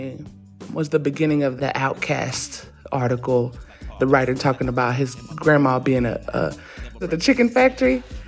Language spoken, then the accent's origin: English; Athens, Alabama, United States; I came from a little town called Athens, Alabama.